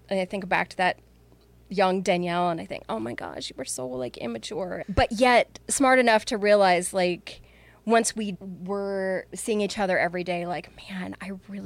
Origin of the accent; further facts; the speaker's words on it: Bowling Green, Kentucky, United States; I grew up in Bowling Green. My youth group had traveled to Oklahoma to that conference.